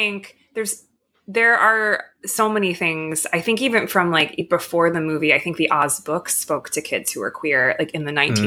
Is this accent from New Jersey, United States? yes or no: yes; New Jersey, United States; But my mom is a pickle-little of my hometown in New Jersey.